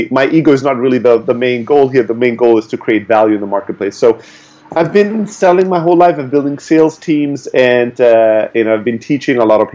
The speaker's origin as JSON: {"language": "English", "country": "Germany", "tie": "born or raised there", "also_born_or_lived": "Greece", "said": "I'm originally from Greece. I grew up in Germany. Those are two very different cultures. Both places are in Europe. They could not be more different. And so I grew up in a factory worker family, single mom with three boys."}